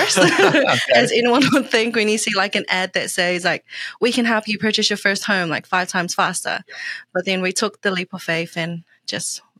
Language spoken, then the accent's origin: English; South Auckland, Auckland, New Zealand; as you guys all know already now. I am 24 years old. I grew up in South Auckland, so born and bred from South Auckland, and I am Niue and Tongan.